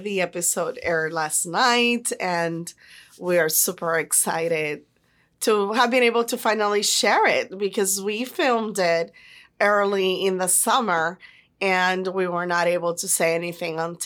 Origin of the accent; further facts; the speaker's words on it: Puerto Rico; I'm from a very small town in Puerto Rico on the southwestern side, what people call the island, which is referring to like the countryside.